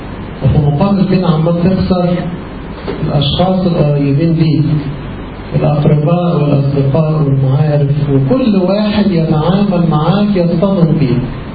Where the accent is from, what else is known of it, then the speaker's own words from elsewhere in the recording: Egypt; كلمه اسف دي يعني احنا كمصريين صعبه ان تطلع من لساننا